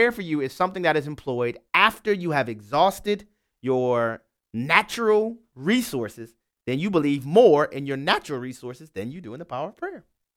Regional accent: Louisiana, United States; We'll start in my home state, Louisiana, where Chris is on the line.

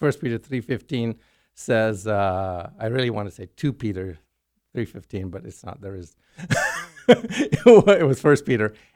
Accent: Sudan; also born or lived in Ghana / Yemen / Jamaica / Ethiopia; I grew up in many different cultures. I was born in Ghana, grew up in Sudan, Yemen, Jamaica, Ethiopia, and my parents are from India.

